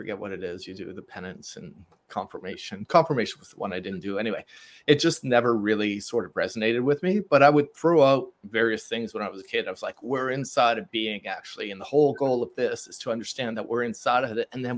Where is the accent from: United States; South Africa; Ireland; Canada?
Canada; Montreal, Quebec; I'm originally from Montreal, so I'm French Canadian. And by default, back in those days, you would kind of be Roman Catholic.